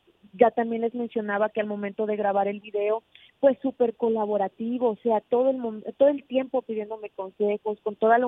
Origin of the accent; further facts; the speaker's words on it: Colombia; soy de Santa Marta, soy monteriana, pero eso sí, yo soy colombiana, o tierra hermosa donde nací.